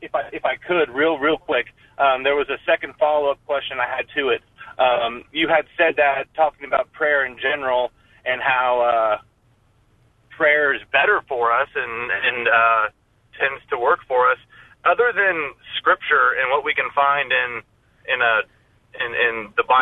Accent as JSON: {"language": "English", "town": "St. Joseph", "region": "Missouri", "country": "United States", "said": "I'm from St. Joseph, Missouri."}